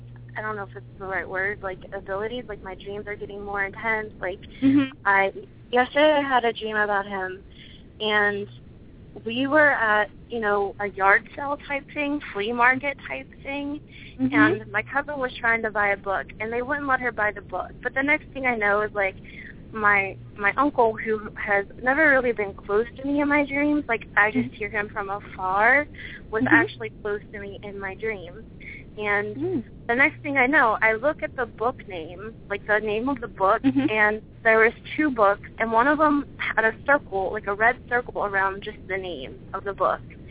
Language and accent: English; Pennsylvania, United States; And I'm from Pennsylvania, so.